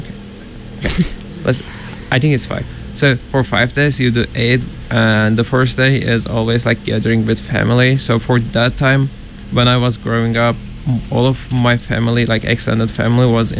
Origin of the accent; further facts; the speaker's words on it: Turkey; English is a second language; moved away as an adult; now in United States; So I'm from Turkey. Mm-hmm. I moved to States when I started college here. So it's my fourth year here. I've always lived in Turkey. I lived in a very small city when I grew up until high school.